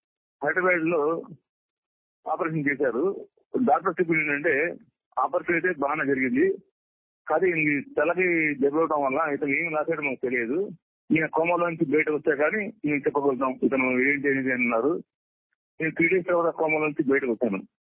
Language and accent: Telugu; Chintalapudi, Andhra Pradesh, India; also born or lived in Guntur; అమ్మ వాళ్ళేమో గుంటూరులో ఉండేవాళ్ళు, నేనేమో మా అమ్మమ్మ ఊరు చింతలపూడి నందివెలుగు పక్కన ఉండేది. దిగుదల నందివెలుగు మధ్యలో ఉండేది చింతలపూడి అనే ఊరు.